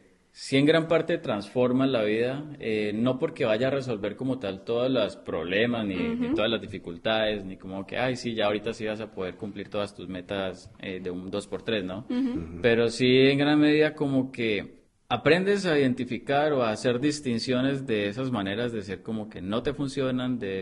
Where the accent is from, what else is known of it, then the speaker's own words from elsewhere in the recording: Colombia; now in Tijuana, Mexico; Yo vengo desde Colombia. Esto, justamente por cuestión de mi relación con ella, con Lili, me vine para Tijuana.